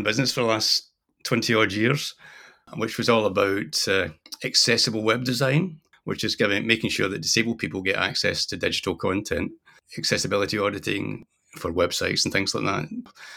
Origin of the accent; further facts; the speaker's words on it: Scotland, United Kingdom; Yeah, that's correct. Yeah, I'm from Scotland.